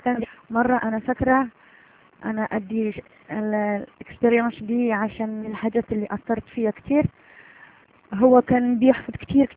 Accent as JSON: {"language": "Arabic", "country": "Algeria", "moved": "yes", "lives_now": "Europe", "said": "من الجزائر، عايشة في أوروبا. أنا كنت مسلمة من عيلة مسلمة، في عيلتي كانوا مسلمين كلهم"}